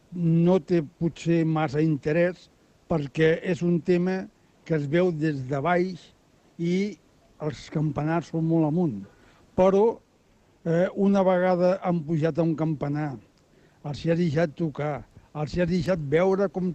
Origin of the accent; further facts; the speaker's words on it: Tarragona, Catalonia, Spain; com a tarragoní, com a campaner i veí de la catedral.